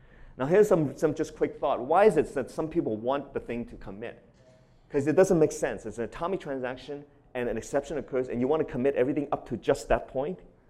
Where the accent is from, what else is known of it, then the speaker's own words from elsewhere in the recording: Toronto, Ontario, Canada; So this study was actually done in my hometown, University of Toronto.